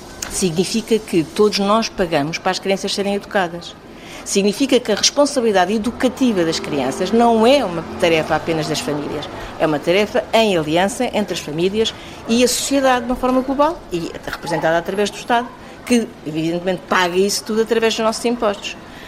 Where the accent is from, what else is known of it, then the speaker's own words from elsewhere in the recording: Portugal; que nós coletivamente, enquanto portugueses, fomos decidindo que seriam de outra maneira